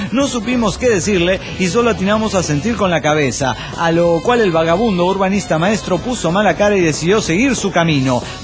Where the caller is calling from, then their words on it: San Diego, California, United States; de San Diego, California, USA. Saludos desintegrados. Aquí reportándome desde la frontera más grande del mundo, Tijuana, San Diego.